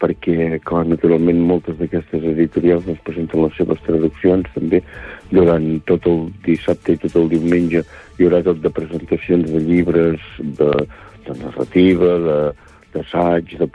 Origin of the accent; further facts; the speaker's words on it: Catalonia, Spain; és que els catalans, si som alguna cosa, és que som catalans.